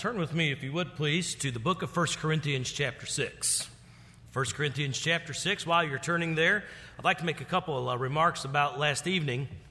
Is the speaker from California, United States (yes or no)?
no; Star, South Carolina, United States; I grew up in Star, South Carolina. Some of you know where that is.